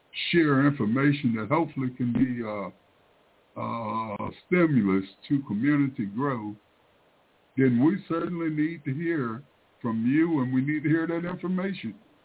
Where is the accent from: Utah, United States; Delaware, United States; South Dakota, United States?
Delaware, United States; But I'm from Delaware, and I'm from that rural area. I know all about Sussex County, Delaware, and it's worse today than it was when I was a kid.